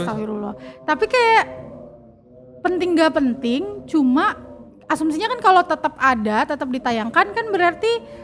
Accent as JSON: {"language": "Indonesian", "town": "Makassar", "region": "South Sulawesi", "country": "Indonesia", "said": "karena gue kan dari Makassar, terus rumah gue di Makassar itu gak ada kabel TV-nya"}